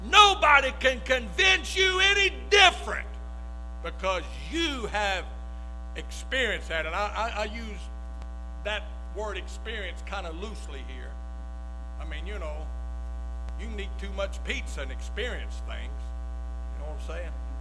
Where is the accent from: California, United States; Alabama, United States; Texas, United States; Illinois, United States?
Alabama, United States; Mobile; For those of you who didn't know, I was raised in Mobile, Alabama.